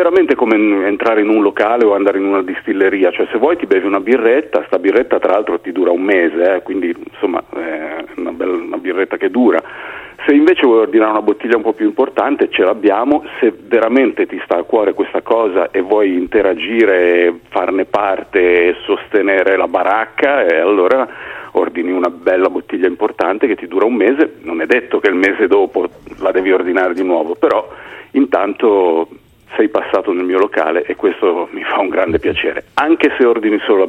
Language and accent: Italian; Asti, Piedmont, Italy; No, guarda, delle mie parti ce ne sono giusto un paio, mi duole dirlo, ma nessuno da Firenze in giù.